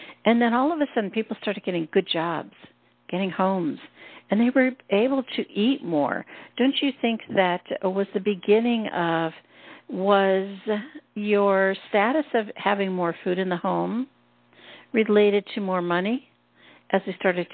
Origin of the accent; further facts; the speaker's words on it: Pennsylvania, United States; I look back on history in the 50s, and I grew up in Pennsylvania. It was out in the mountains, and we had farmers, and that's how we ate.